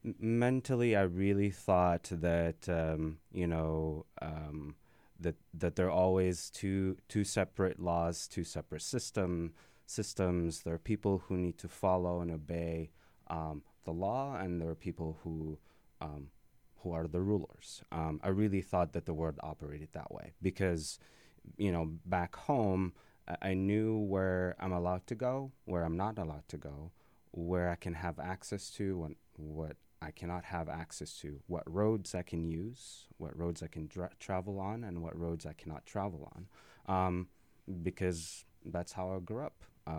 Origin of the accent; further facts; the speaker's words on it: West Bank, Palestine; So I was born and raised in the West Bank, in the northern part of the West Bank. My family are refugees. I'm a refugee myself.